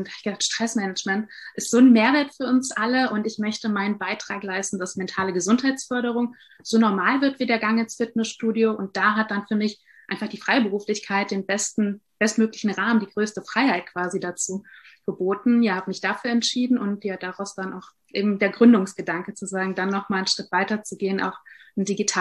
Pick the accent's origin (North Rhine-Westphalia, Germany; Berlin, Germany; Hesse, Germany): North Rhine-Westphalia, Germany; born there; Ich bin begeisterte Psychologin. Ich komme gebürtig auch aus dem Rheinland und hat es mich nach vielen Jahren wieder hier zurückverschlagen